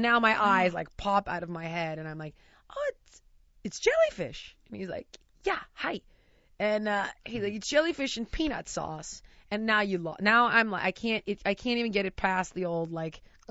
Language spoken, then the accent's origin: English; United States; because that's how I know it as an American.